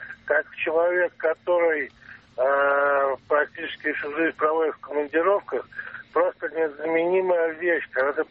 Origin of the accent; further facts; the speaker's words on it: Moscow, Russia; я из Москвы.